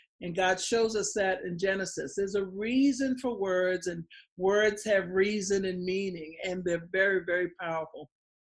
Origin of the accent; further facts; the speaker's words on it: Boston, Massachusetts, United States; And I am from Boston, but there's a vernacular, there's a style, a speed of speech based on how you're raised.